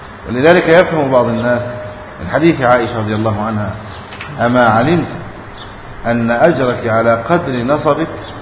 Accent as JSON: {"language": "Arabic", "country": "Egypt", "said": "ماذا لو حدث عندنا في مصر هذا؟"}